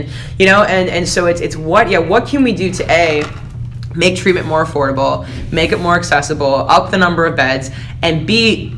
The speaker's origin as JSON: {"language": "English", "town": "Bloomfield Hills", "region": "Michigan", "country": "United States", "said": "I'm from Bloomfield Hills."}